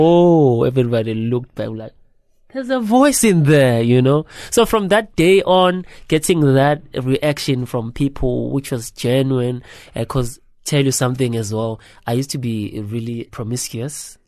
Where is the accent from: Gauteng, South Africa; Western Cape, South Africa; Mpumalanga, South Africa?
Mpumalanga, South Africa; Piet Retief; Yes, so I'm from Mpumalanga, a small town. They don't like us saying small town anymore. Pit Retief.